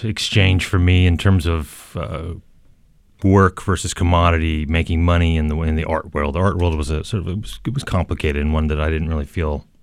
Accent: Denver, Colorado, United States; now in New York, United States; Denver, born and raised.

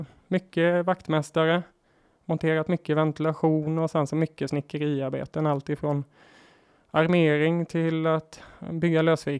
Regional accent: Kronoberg County, Sweden; Ja, men kort story, så är jag uppväxt i Småland, utanför Älmhult i skogen.

